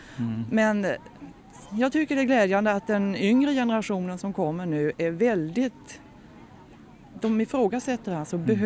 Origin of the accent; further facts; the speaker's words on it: Kalmar, Kalmar County, Sweden; Som du hör på mina diftonger så kommer jag ju från Kalmar.